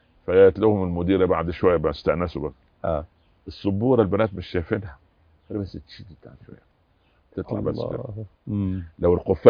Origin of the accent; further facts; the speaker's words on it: Upper Egypt, Egypt; now in Cairo, Egypt; جيت من الصعيد ولما نزلت مصر